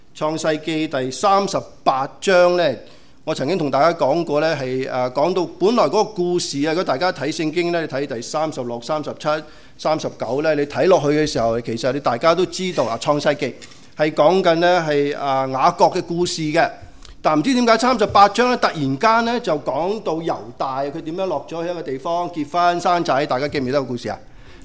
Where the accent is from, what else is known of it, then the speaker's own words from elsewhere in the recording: Hong Kong; 仲係播緊我哋香港人講嘅粵語殘片嘅。